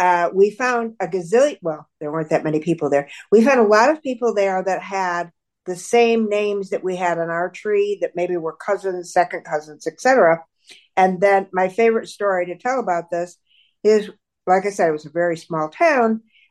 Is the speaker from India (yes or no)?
no; Syracuse, New York, United States; her story of growing up in Syracuse, New York, which is where I was from.